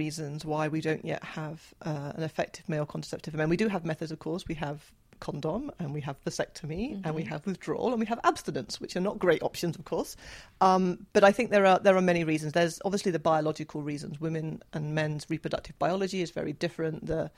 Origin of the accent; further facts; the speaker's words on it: United Kingdom; now in United States; As a European, as a Brit